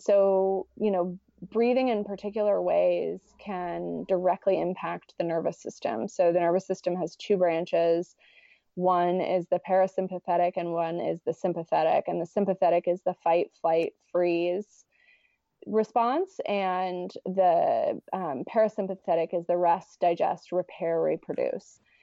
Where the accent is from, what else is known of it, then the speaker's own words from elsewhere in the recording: United States; particularly for me being American, you know, that hustle mentality is something that people really champion.